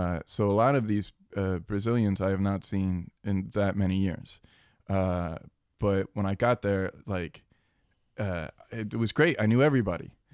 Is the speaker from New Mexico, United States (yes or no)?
no; New Jersey, United States; also born or lived in New York City; So I'm from New Jersey, and I decided to be an actor